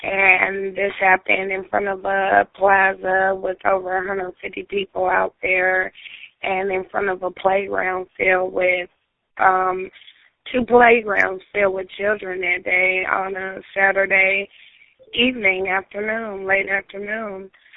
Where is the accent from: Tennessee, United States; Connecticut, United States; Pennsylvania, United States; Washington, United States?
Washington, United States; Seattle; And so we're not even from here. Like, I'm from Seattle, Washington